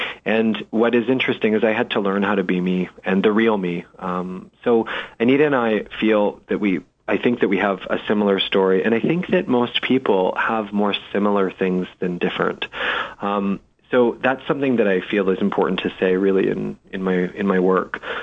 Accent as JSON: {"language": "English", "town": "London", "region": "Ontario", "country": "Canada", "tie": "born or raised there", "said": "at the time I was living actually in the UK in London, England, but my hometown was in London, Ontario, Canada."}